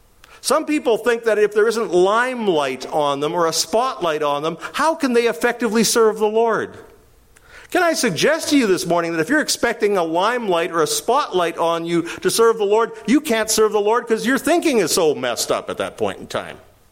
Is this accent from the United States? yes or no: no; Winnipeg, Manitoba, Canada; I grew up in Winnipeg. There used to be a store called Kresge's.